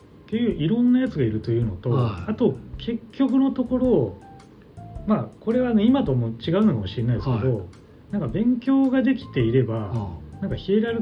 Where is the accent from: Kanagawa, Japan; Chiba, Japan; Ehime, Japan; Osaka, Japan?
Ehime, Japan; はい、愛媛出身ですね。